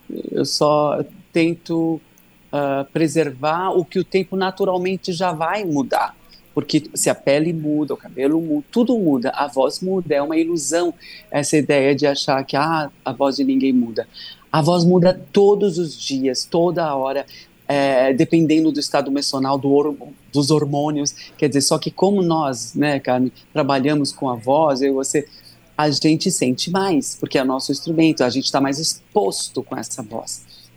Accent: São Paulo, Brazil; born there; eu nasci aqui na selva, aqui em São Paulo

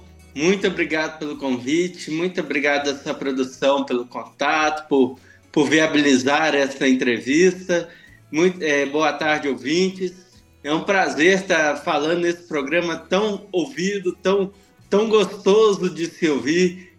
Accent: Belo Horizonte, Minas Gerais, Brazil; Sim, eu sou de Belo Horizonte, mas eu nasci e fui criado em Belo Horizonte.

